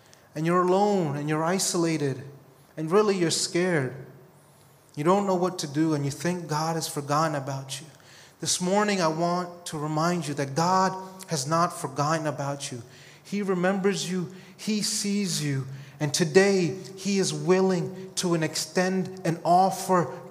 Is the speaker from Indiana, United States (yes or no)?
no; Bronx, New York, United States; growing up in the Bronx was very unique because as an Indian kid, you were actually the minority there.